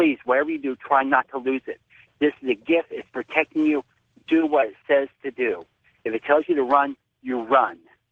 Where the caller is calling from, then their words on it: South Carolina, United States; I'm calling from South Carolina.